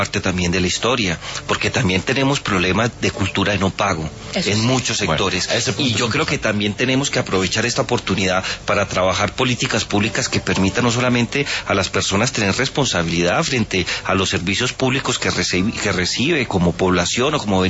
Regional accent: Colombia; nosotros como colombianos

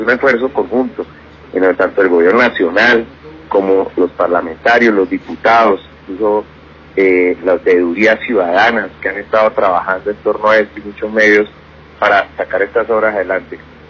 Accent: Santander, Colombia; Entonces, somos santandereanos también vigilando aquí la ejecución de la obra.

